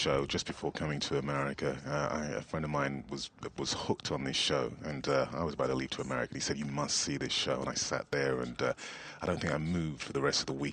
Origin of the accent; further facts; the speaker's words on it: Nigeria; I'm actually from Nigeria, originally.